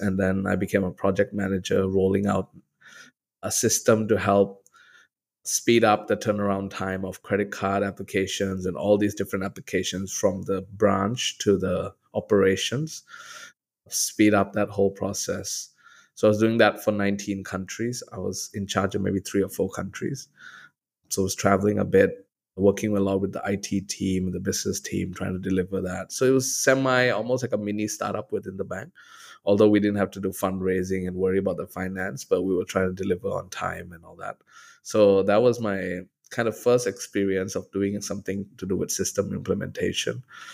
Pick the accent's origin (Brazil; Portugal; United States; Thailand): Thailand; English is a second language; also born or lived in Australia; I actually graduated from uni from Australia, even though I'm born and raised in Thailand. But I graduated since I was 19 from Wollongong University.